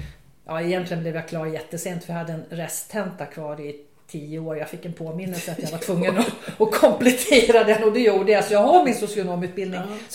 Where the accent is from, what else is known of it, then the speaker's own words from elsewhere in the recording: Visby, Gotland, Sweden; moved away as an adult; also born or lived in Hemse; Ja, jag är född i Hemse men jag är i huvudsak är uppvuxen i Visby. Och flyttade från Gotland när jag var 19 år.